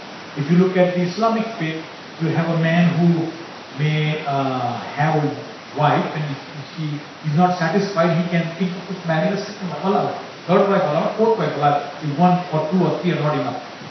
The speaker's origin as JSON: {"language": "English", "region": "Gujarat", "country": "India", "said": "So, I told you I come from Gujarat. My wife comes from Chennai."}